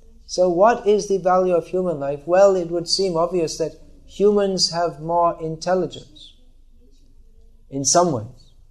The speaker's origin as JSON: {"language": "English", "region": "England", "country": "United Kingdom", "tie": "born there", "said": "The identity, this body was born in England. So I am English."}